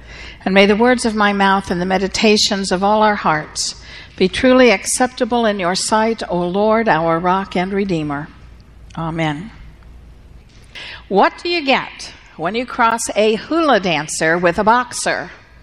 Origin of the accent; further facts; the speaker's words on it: Louisville, Kentucky, United States; Well, growing up in Louisville, Kentucky, I am, of course, very familiar with the greatest, Muhammad Ali.